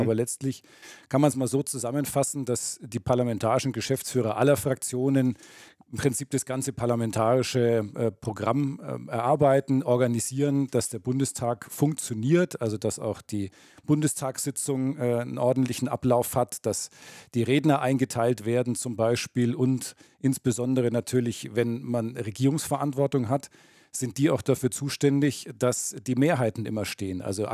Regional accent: Großenseebach, Bavaria, Germany; Genau, also ich bin in Großen Seebach aufgewachsen, Nicht ganz so weit weg, jedenfalls im Landkreis Erlangen-Höchstadt.

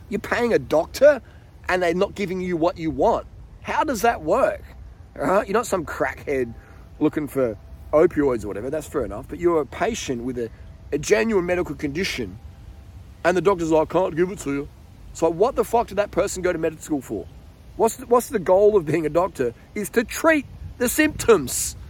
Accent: Australia; Excuse the French, excuse the Aussie Bogan. I'm an Aussie Bogan. Let me speak Aussie Bogan.

